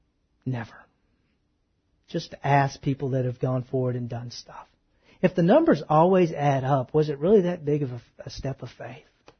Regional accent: Texas, United States; I grew up in East Texas.

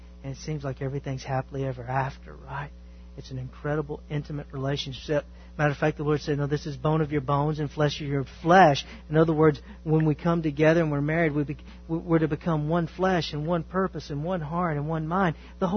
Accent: Mount Vernon, United States; because I'm originally from Mount Vernon, right?

